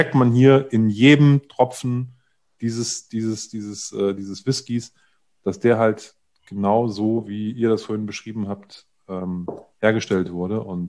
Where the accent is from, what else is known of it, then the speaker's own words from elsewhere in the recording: Oldenburg, Lower Saxony, Germany; born there; das Museumsdorf in Oldenburg, wo die Leute da irgendwie Brot backen. Ich komme ja aus der Ecke, so gebürtig auch, ne?